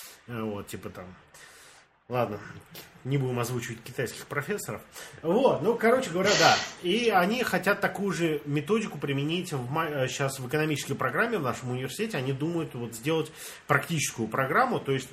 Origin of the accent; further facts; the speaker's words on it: Russia; accent: Russian; Я такой говорю, у меня русский акцент, с России я.